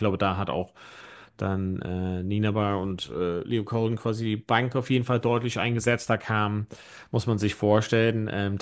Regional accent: County Donegal, Ireland; also Hurling gibt es nicht so wirklich in Donegal, wo ich herkomme

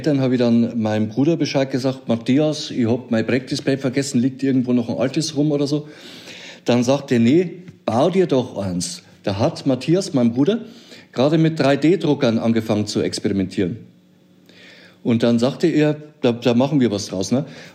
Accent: Bavaria, Germany; Ich habe aber genug getrunken. Als Oberpfälzer damals

